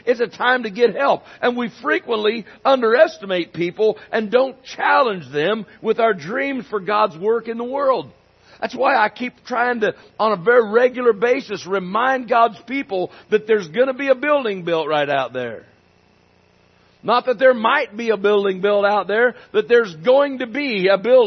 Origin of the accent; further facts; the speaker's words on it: Myrtle Creek, Oregon, United States; also born or lived in Canyonville; Myrtle Creek, Oregon is my city. It's my hometown. It's where I was born. And, well, I really wasn't born here. I was born in the hospital in Canyonville